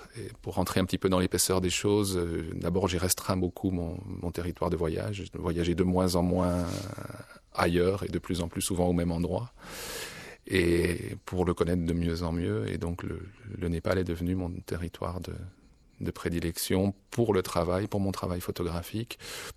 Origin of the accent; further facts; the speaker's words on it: Schaerbeek, Brussels-Capital Region, Belgium; moved away as an adult; now in France; J'ai grandi à Schaerbeek et je suis parti en avril 2001 vers le sud de la France.